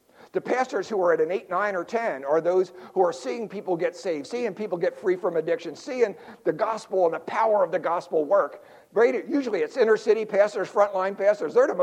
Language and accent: English; Philadelphia, Pennsylvania, United States; So he's walking the streets of Philadelphia. I grew up in South Philly.